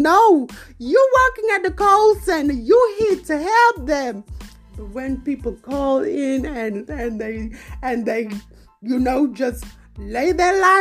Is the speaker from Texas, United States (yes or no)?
no; Atlanta, Georgia, United States; I said, baby, I'm from Atlanta, too.